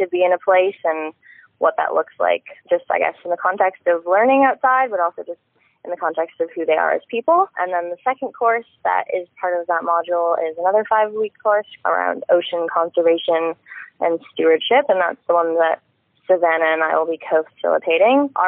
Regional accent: Cortez Island, British Columbia, Canada; now in Vancouver, Canada; I grew up on Cortez Island. I moved there in 2005, and I lived there until, I think, 2013, until I went to high school in Campbell River. I currently live in Vancouver

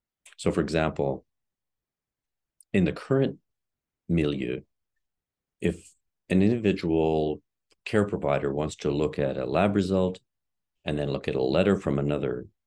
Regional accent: Nova Scotia, Canada; also born or lived in Ontario; I'm originally from Nova Scotia, and I had my early medical training here. And I worked in Ontario for over 30 years

